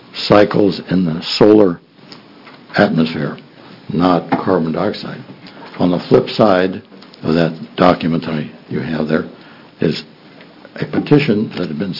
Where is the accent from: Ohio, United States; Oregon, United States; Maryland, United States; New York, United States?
Oregon, United States; Tigard; I'm from Tigard.